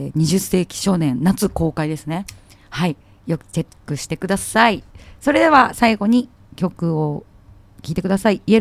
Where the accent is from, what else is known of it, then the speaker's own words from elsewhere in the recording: Nishinari, Osaka, Japan; born there; みんな西成で生まれたから相当強いでしょって言われちゃうんだけど、